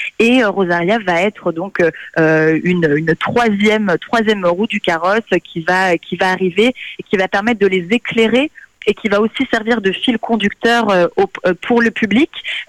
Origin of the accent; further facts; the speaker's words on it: Portugal; now in France; Moi, je suis portugaise. J'ai vécu au Portugal pendant plus de 4 ans. Et aujourd'hui, je suis en France